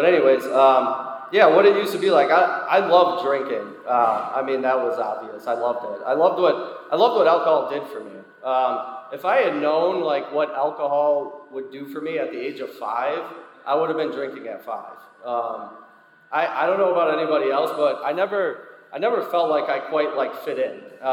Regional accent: Chicago, Illinois, United States; We live in, like, a two-flat apartment in Chicago. I'm from Chicago

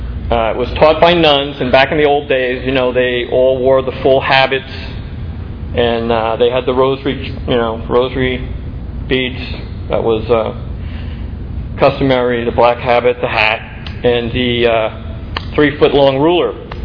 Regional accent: New York, United States; I grew up in New York State, in the Hudson Valley, about 50 miles north of New York City. And it was a very small, Peyton Place kind of town.

